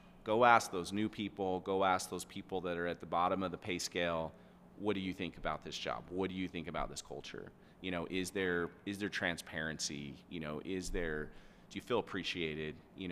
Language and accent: English; Boise, Idaho, United States; I've, you know, born and raised in Boise. I love this valley.